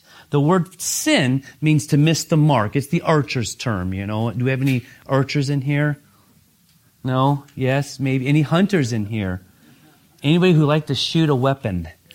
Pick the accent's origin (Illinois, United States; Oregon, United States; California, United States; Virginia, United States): Oregon, United States; Growing up in Oregon, we have a lot of farms, and you'll see calves with a brand new brand on them.